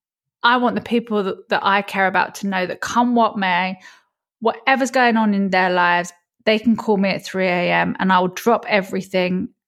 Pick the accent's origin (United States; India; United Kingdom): United Kingdom; But to say that as a Brit publicly when you've been successful